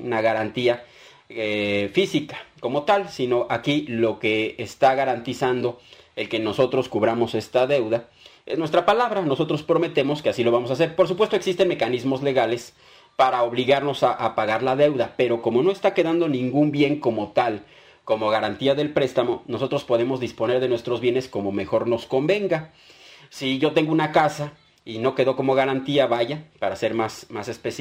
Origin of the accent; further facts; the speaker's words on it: Mexico; También nosotros como mexicanos tenemos un compromiso con el país